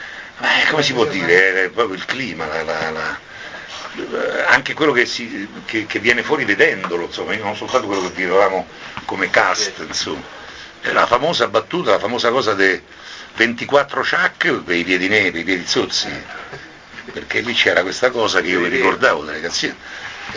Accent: Rome, Lazio, Italy; born there; io sono nato a Roma, a Via Giulia. Però mio padre era di Portinari, da Roma prestissimo, era di Portiano di Amelia.

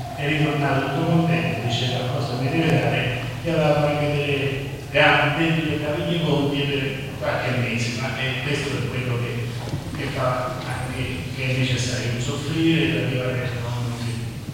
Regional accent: Assisi, Umbria, Italy; io sono da Assisi e per Assisi

